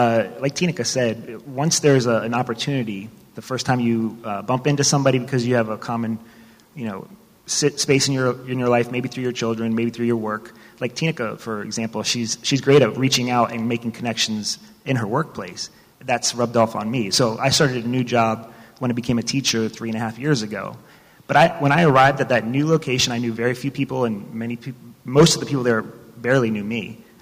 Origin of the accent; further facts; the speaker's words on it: Chicago, Illinois, United States; Yeah, I mean, I want to highlight, I'm from Chicago originally.